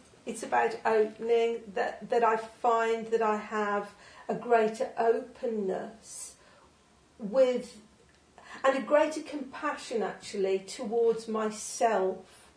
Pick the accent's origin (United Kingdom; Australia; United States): United Kingdom; Merthyr Tydfil, Wales; born there; So I was born in Merthyr Tydfil.